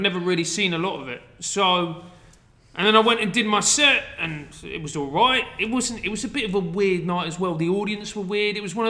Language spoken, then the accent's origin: English; London, United Kingdom; Yeah, mate, I'm from South London.